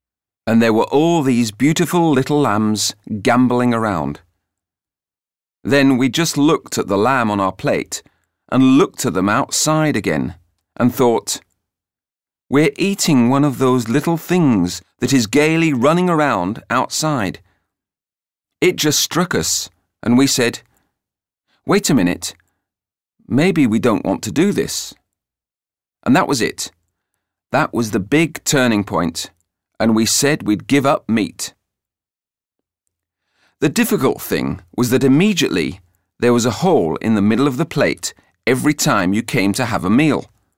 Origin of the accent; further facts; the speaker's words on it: United Kingdom; We're British, and British people eat meat, steeped in our traditions.